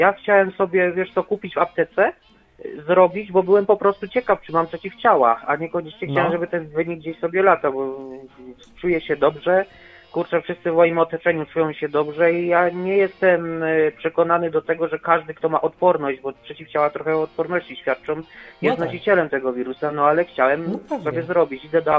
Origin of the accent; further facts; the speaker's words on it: Silesian Voivodeship, Poland; Ja w ogóle jestem ze Śląska, więc z klimatu kopalni tak się moje życie p***szyło.